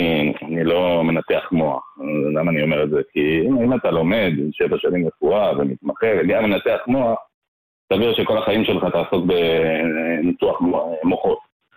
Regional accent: Jerusalem, Jerusalem District, Israel; now in Ra'anana, Israel; אני ישראלי, מלידה, תושב רעננה, גדלתי בירושלים דווקא.

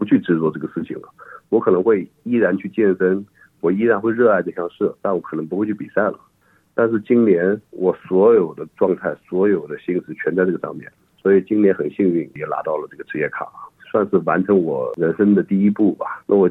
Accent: China; moved away as an adult; now in Australia; 我不是韩国人，我是中国人

